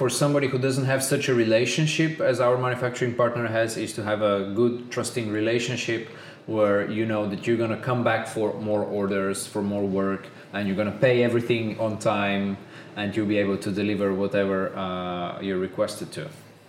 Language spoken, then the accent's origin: English; Bulgaria; We are originally from Bulgaria